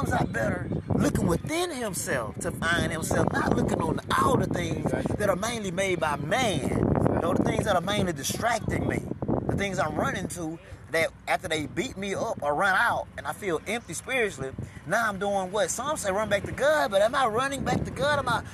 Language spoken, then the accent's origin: English; Alabama, United States; like my whole life growing up in Alabama.